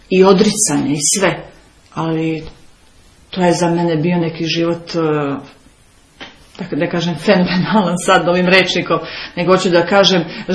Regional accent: Bosnia & Herzegovina; born there; Rođena sam u Bosni, ali moji su u Somboru svi. U Braču dolazim iz Lazarevca.

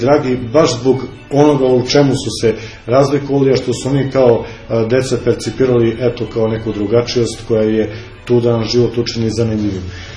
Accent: Kragujevac, Šumadija, Serbia; Evo, ja kao autentični Kragujevčanin kažem da je takva podela ordinarna glupost

